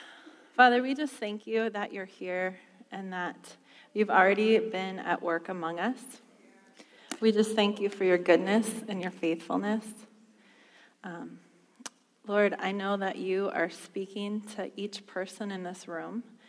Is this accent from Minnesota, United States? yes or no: yes; Prior Lake, Minnesota, United States; But we grew up in Prior Lake, and I grew up in a great church.